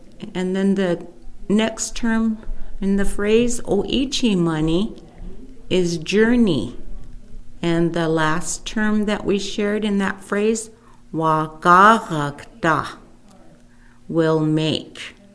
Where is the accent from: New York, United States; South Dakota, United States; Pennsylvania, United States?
South Dakota, United States; And I am from the Ihanktwa Nakota End Village Nakota Band, coming to you from southeastern South Dakota.